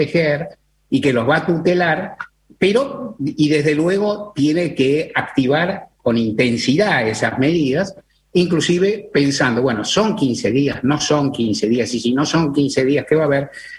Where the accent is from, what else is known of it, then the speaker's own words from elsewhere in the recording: Buenos Aires, Argentina; como porteño que soy, no dejo de serlo